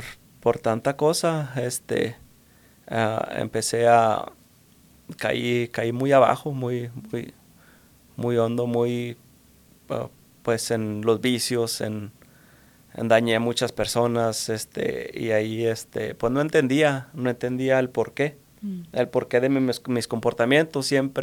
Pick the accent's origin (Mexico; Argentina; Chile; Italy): Mexico; Valparaíso, Zacatecas; Bueno, yo vengo de Valparaíso, Zacatecas, México.